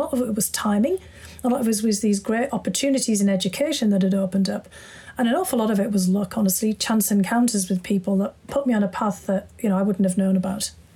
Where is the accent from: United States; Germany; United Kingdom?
United Kingdom; because, you know, being British, we've always got lots of people who had emigrated.